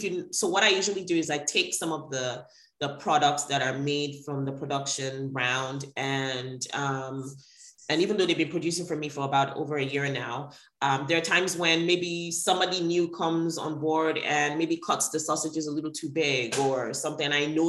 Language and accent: English; Nigeria; So, and for example, the green pepper sauce, I'm Nigerian.